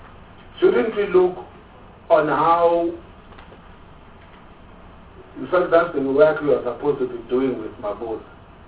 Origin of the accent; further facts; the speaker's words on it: Eastern Cape, South Africa; born there; I was born in the Eastern Cape.